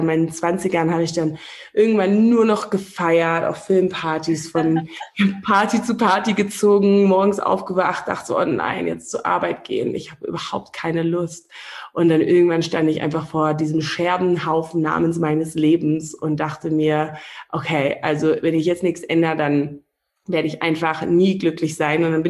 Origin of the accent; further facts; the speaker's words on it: Namibia; Als ich hier groß geworden bin in Namibia